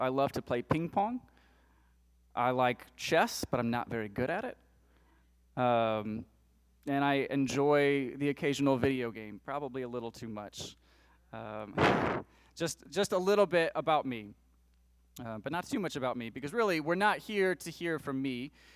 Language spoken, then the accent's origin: English; Hazelwood, United States; So I grew up in Hazelwood and have been at Chatham my whole life, really.